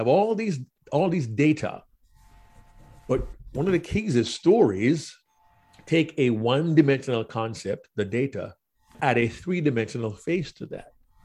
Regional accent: Jamaica; growing up in Jamaica, we didn't always have TV and movies

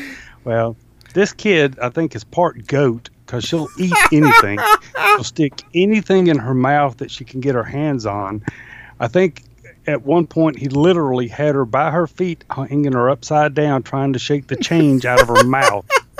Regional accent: the South, United States; I think growing up in the South like I did, that's just kind of part of growing up in the South, is the woods and hunting and killing snakes and all that stuff.

